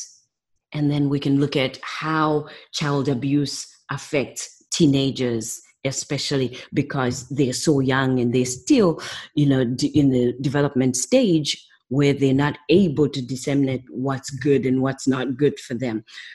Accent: Zimbabwe; I guess growing up in Zimbabwe

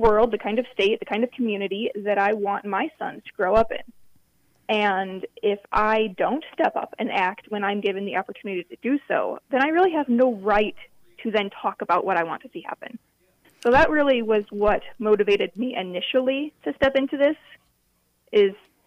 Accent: Sioux Falls, South Dakota, United States; now in Laverne, United States; I grew up in Sioux Falls, and then I've been living in Laverne for about 7 years now. So I am a Minnesota transplant, as I like to say.

